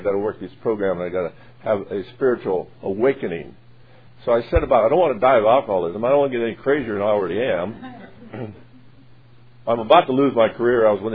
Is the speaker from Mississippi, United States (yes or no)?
no; Missouri, United States; I come from the Missouri state. They call it the Show Me State, you know. That fits me real well. I didn't grow up there, but that fits me real well.